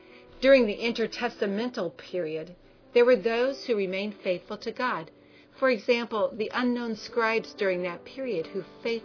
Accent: Midwest, United States; Well, as we grew up in Middle America in peace and freedom

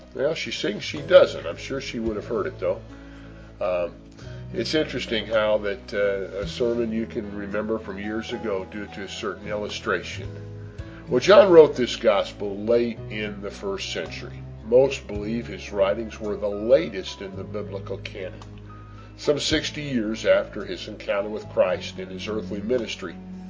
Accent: Midwest, United States; growing up in the Midwest, I rarely saw the ocean as a child.

